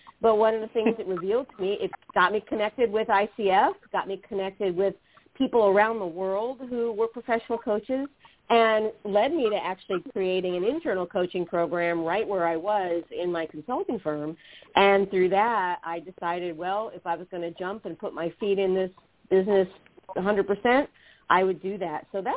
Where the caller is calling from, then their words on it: Bonita Springs, Florida, United States; I'm in Bonita Springs, Florida. So it is about 80 degrees today